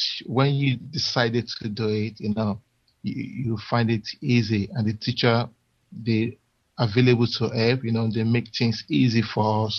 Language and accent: English; London, United Kingdom; I'm from London.